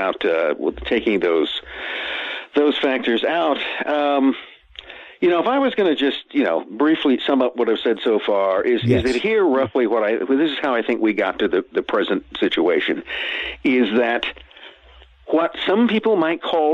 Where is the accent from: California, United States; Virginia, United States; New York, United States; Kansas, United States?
California, United States; born there; now in Idaho, United States; I was born in California. I live in Idaho. I am, you know, and actually come from people who lived in the West before that.